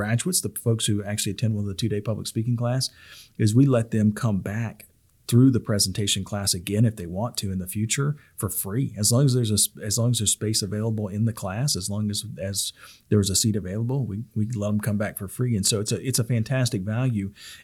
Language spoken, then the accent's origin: English; the South, United States; It's kind of like, and I'm from the South. And so I remember when I was a kid, my mom and dad used to make sun tea.